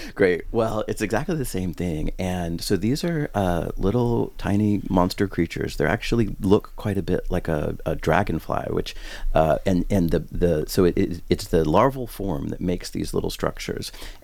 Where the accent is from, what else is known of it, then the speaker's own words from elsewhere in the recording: West Coast, United States; I'm from the West Coast.